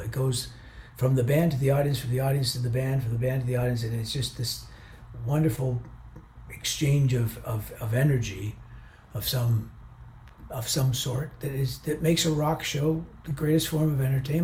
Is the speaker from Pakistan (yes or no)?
no; Canada; That connection of the fact that we're Canadian is definitely runs deep.